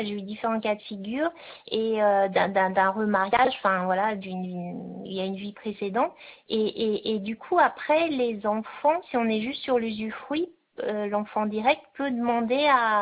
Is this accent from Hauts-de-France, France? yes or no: no; Auvergne-Rhône-Alpes, France; now in Bordeaux, France; c'est vrai que moi je viens d'Auvergne donc par enfin tout au long de mon parcours de vie c'était le notaire de d'Auvergne après étant à Bordeaux je n'en ai pas mais